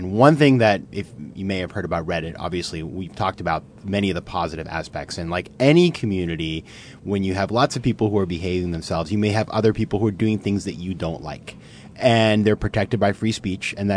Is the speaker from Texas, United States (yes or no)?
no; Maine, United States; whether it's the Gambia or it's Myanmar or it's Maine, my home state has a democratization of information.